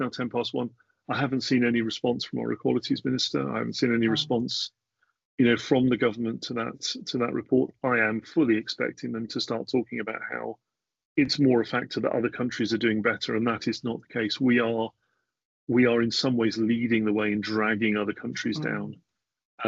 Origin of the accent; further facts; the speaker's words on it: Ireland; And yeah, I've been saying that as an Irish citizen myself, to some of my Irish friends, they're seeing it already.